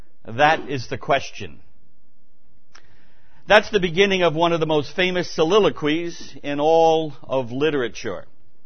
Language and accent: English; New York, United States; accent: New York; My New York accent would certainly make that an impossibility.